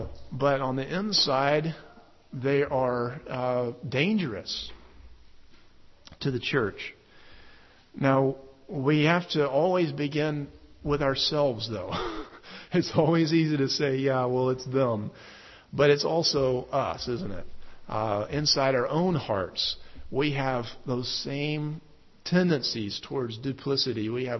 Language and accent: English; Birmingham, Alabama, United States; I had a fig tree in my backyard growing up in Birmingham, Alabama